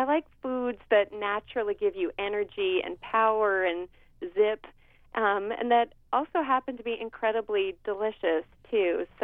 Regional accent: California, United States; I'm from California. I'm from the San Francisco Bay Area.

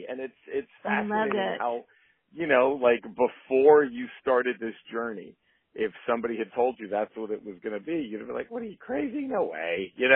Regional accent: Dallas, Texas, United States; I mean, I'm born and raised in Dallas, Texas

